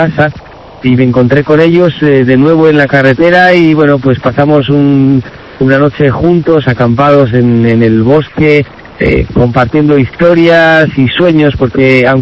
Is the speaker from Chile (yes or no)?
no; Spain; moved away; desde que hace 3 años y 5 meses salí de España.